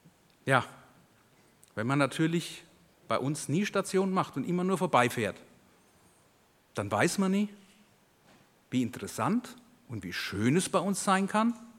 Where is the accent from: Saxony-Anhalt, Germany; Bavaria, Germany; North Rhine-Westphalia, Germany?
Bavaria, Germany; Aschaffenburg; Also bin ich mit Hochdeutsch aufgewachsen. Und in München, wenn ich also gesagt habe, ich komme aus Aschaffenburg